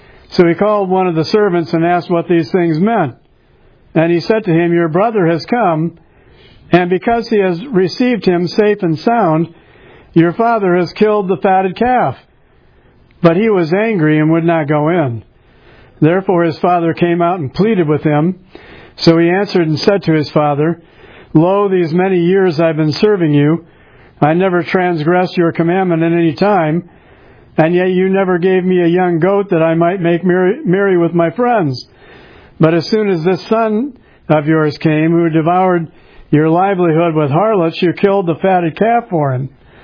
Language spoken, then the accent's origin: English; Washington, District of Columbia, United States; born there; I was born in 1951 in Washington, D.C.